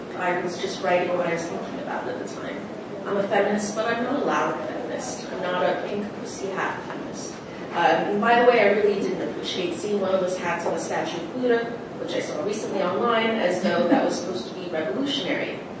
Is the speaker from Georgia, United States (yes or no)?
no; Bronx, New York, United States; also born or lived in Cambodia; At first, I thought it was being Cambodian, and then maybe it's because I'm from the Bronx, maybe it's because I grew up in the projects